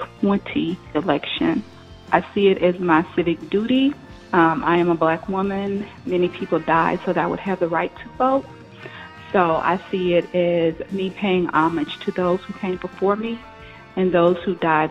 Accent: Lancaster, Texas, United States; I'm from Lancaster, Texas. I have served as a poll worker before.

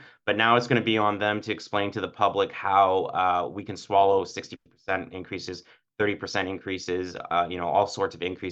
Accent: Toronto, Ontario, Canada; there's a lot of folks that I grew up with in Toronto

